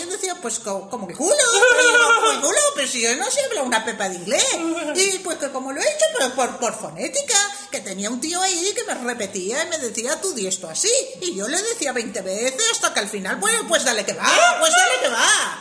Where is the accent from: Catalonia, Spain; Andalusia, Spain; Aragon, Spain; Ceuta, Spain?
Catalonia, Spain; tú te has enterado que yo soy catalán